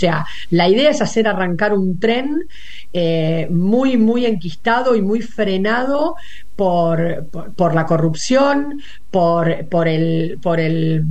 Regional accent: Argentina; de todo de lo que hemos transitado todos como argentinos durante los últimos años.

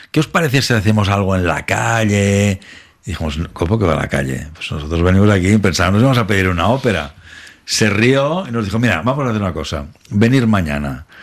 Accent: Catalonia, Spain; Nosotros dos, que somos catalanes

